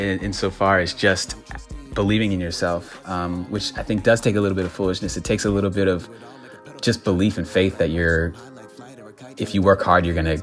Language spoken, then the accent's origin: English; Philadelphia, Pennsylvania, United States; I am originally from Philadelphia.